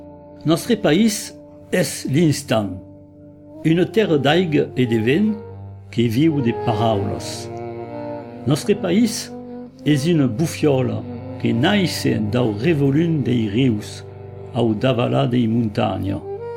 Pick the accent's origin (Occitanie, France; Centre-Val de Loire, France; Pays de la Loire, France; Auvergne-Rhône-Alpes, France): Occitanie, France; Et donc chez nous en Languedoc, c'est vrai qu'il y a pas d'unité.